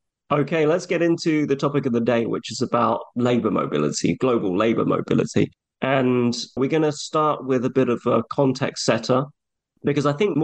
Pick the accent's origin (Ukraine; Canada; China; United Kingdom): United Kingdom; I, as a Brit